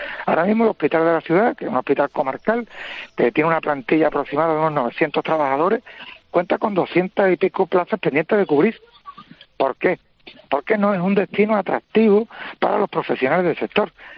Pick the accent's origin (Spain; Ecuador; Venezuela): Spain; Cádiz, Andalusia; nos sentimos todos, tanto andaluces como gaditanos, y lo que estamos planteando es simplemente que se nos dé pues las herramientas para que nuestra ciudad se pueda desarrollar